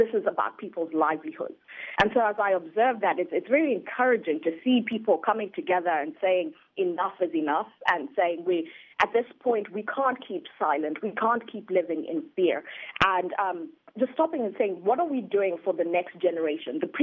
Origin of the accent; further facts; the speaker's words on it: Zimbabwe; now in Washington, D.C., United States; And I was born and bred in Zimbabwe. And I've traveled a bit, but, you know, I have a passion for my country.